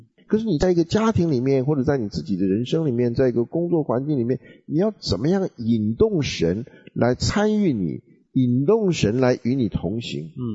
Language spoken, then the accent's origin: Chinese; China; 对，我们中国人说你的头啊，那是骂人的话。